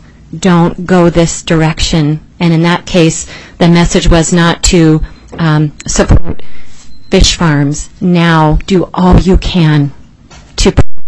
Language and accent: English; Juneau, Alaska, United States; I was born and raised here in Juneau